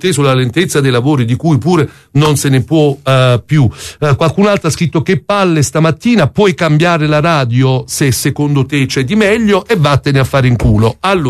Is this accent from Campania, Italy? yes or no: yes; Naples, Campania, Italy; si capisce subito che sono napoletano.